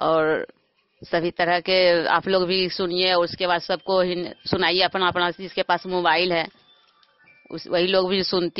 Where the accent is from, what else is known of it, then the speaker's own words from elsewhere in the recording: Bhadaura, India; और मैं भदौरा की रहने वाली हूँ।